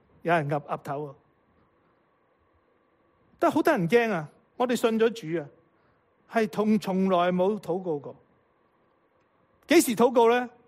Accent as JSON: {"language": "Cantonese", "region": "Guangdong", "country": "China", "said": "我哋广东人好中意食烧味饭嘅。"}